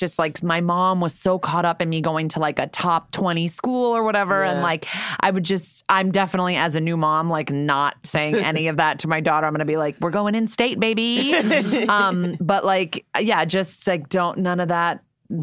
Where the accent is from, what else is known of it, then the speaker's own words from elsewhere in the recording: United States; oh, you guys are American too?